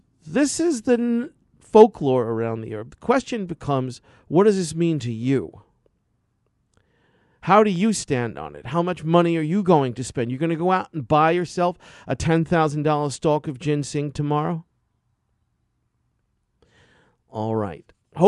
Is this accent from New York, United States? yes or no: yes; New York City, New York, United States; Growing up in New York's Chinatown, there was always going to acupuncture school in New York City